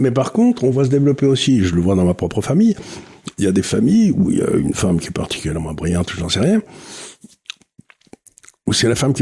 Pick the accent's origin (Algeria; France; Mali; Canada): France; Auch, Occitanie; quand j'étais jeune à Auch, ou je sais pas où